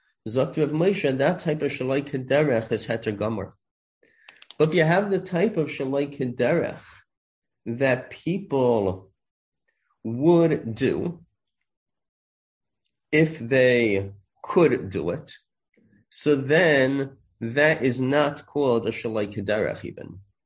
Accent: New York, United States; There are pizza places. I grew up in the Five Towns.

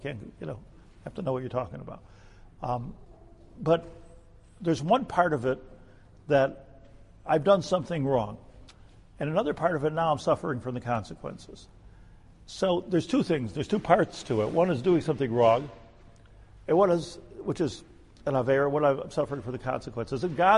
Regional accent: United States; when I grew up in America, like most of you, like, okay, that's over with, you know, we got past that.

